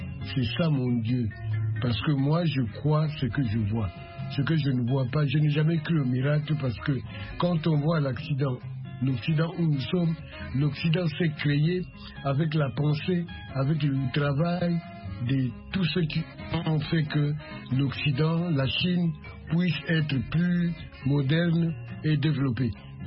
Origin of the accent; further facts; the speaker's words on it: Angola; also born or lived in Congo; J'ai dit mais non, moi je suis angolais, je suis né au Congo.